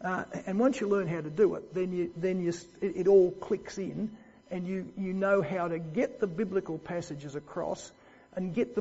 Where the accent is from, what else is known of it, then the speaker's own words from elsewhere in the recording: Brisbane, Queensland, Australia; I come from Brisbane, they come from Canberra